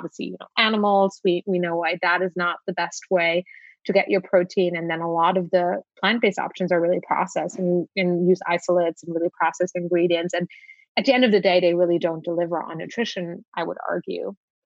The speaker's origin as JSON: {"language": "English", "country": "Luxembourg", "tie": "born or raised there", "said": "I grew up in Europe and I was always kind of familiar with lupini beans. I grew up in Luxembourg."}